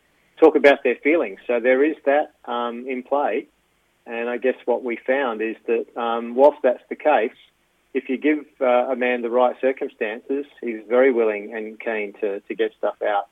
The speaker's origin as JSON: {"language": "English", "town": "Adelaide", "region": "South Australia", "country": "Australia", "tie": "born or raised there", "lives_now": "Sydney, Australia", "said": "I grew up in Adelaide. I've been living in Sydney for 25 years or so."}